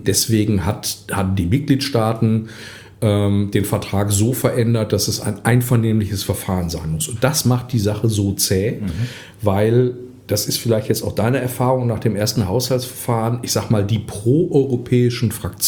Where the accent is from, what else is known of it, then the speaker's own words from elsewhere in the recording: Essen, North Rhine-Westphalia, Germany; ich komme aus Essen, ich bin fürs Ruhrgebiet, bin Junge aus dem Pott